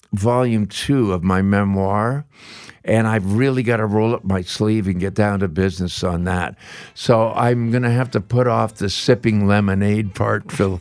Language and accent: English; Canada; he was from the Mississippi Delta and I was from Canada